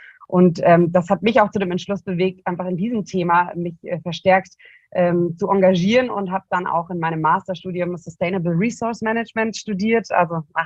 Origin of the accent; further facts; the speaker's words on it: Munich, Bavaria, Germany; Ich bin gebürtige Münchnerin. Meine Eltern kommen aber aus dem schönen Allgäu. Und ich habe aber fast mein ganzes Leben hier in München verbracht